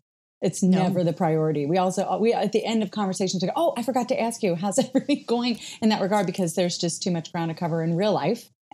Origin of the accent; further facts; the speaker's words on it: Ohio, United States; I am originally from Ohio.